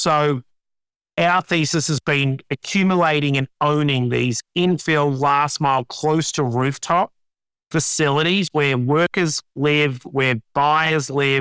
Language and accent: English; Sydney, New South Wales, Australia; I grew up in Sydney. I grew up in Cherry Brook, so a suburb.